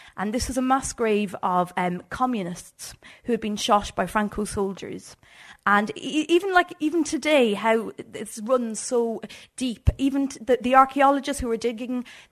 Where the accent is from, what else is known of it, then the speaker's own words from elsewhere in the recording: Ireland; which as like an Irish country girl, it was not exactly my forte.